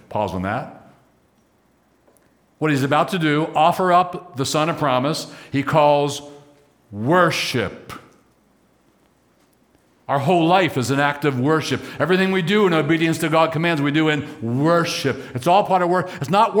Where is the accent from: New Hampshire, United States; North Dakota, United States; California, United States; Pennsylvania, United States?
Pennsylvania, United States; Gettysburg; born there; I was born in Gettysburg.